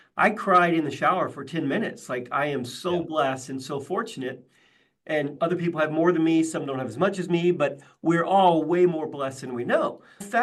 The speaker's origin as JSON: {"language": "English", "region": "Kentucky", "country": "United States", "tie": "born or raised there", "said": "Way more impoverished than the trailer I grew up in Western Kentucky."}